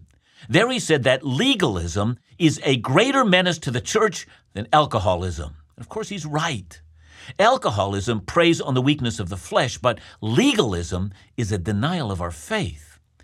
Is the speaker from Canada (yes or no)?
yes; Canada; most of my listeners know that I'm a Canadian, so let me speak to that.